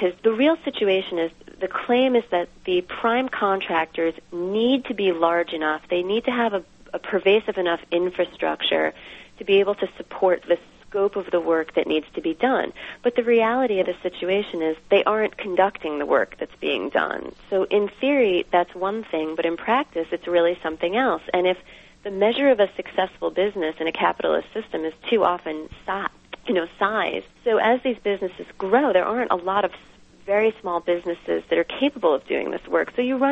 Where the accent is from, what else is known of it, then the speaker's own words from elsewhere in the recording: Brooklyn, New York, United States; I grew up in Brooklyn, I thought I had a very savvy perspective on race